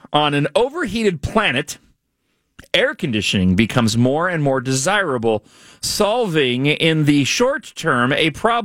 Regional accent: Ireland; I'm a lapsed Catholic, and I'm Irish

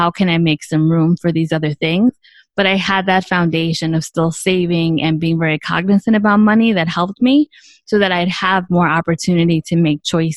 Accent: Bronx, New York, United States; I grew up in the Bronx. I'm first generation Latina.

